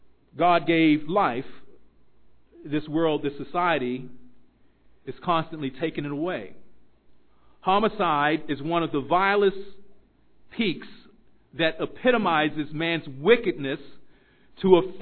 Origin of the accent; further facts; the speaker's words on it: Baltimore, Maryland, United States; I want to just review a few statistics just in, you know, my hometown, Baltimore City.